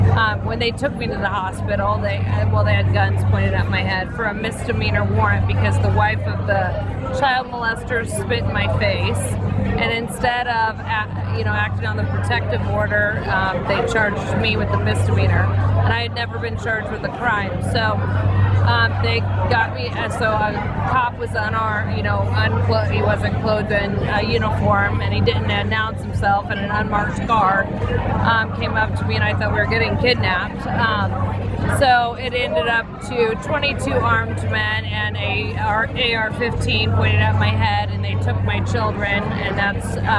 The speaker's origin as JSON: {"language": "English", "region": "Indiana", "country": "United States", "tie": "born or raised there", "said": "Yeah, so I'm from Indiana. I'm born and raised."}